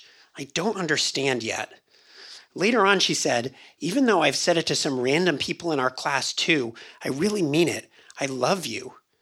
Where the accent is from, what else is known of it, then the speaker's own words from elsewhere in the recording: New Haven, Connecticut, United States; Molly and I became friends in junior high growing up in New Haven, Connecticut.